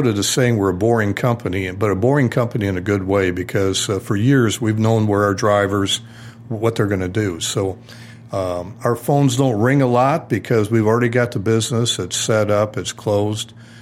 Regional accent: Flint, Michigan, United States; also born or lived in Detroit, United States; Well, I'm born and raised in Flint, Michigan, so that's automotive. Worked in Detroit for a lot of years, and that carried down here to 1988 when I came down here to Jet Express.

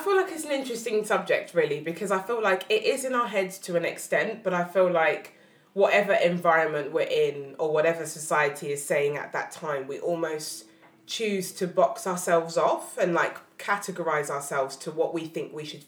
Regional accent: East London, London, United Kingdom; born there; also born or lived in Essex; I was born in East London, then I moved to Essex, and now I'm back in East London again.

